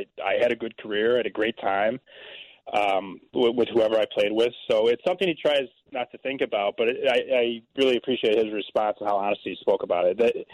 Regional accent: Illinois, United States; I'm a kid who I grew up in the Chicago area, Nick

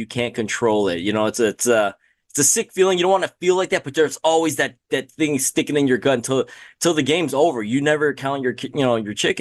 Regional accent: Michigan, United States; So for people that don't know, me and …, we're both from Michigan.

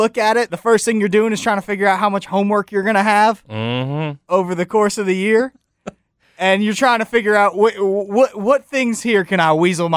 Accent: Kentucky, United States; Well, I did not grow up in DeSoto County. I grew up in Kentucky

